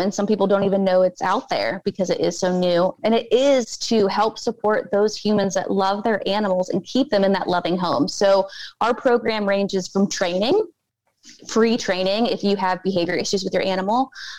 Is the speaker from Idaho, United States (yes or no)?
no; Ohio, United States; I grew up in Ohio where it was very rural.